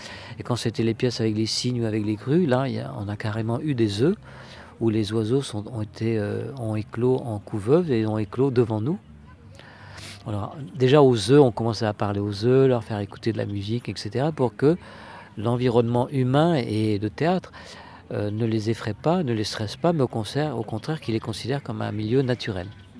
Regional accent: Brittany, France; déjà je dois dire que je suis breton, hein, finistérien, né là en face de l'île d'Ouessant

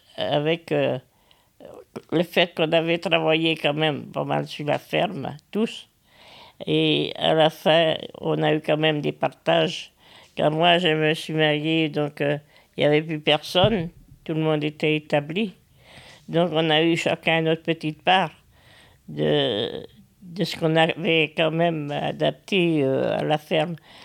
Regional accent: Épignac, France; born there; je suis à l'EHPAD ici depuis un an. Je suis née à Épignac le 13-6-1942.

